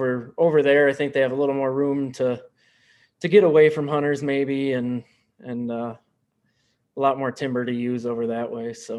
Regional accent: Fort Atkinson, Wisconsin, United States; I am from Fort Atkinson.

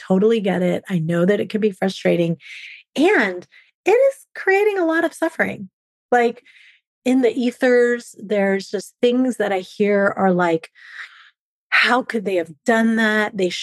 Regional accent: California, United States; now in Alaska, United States; even though I live in Alaska now, I was raised in California.

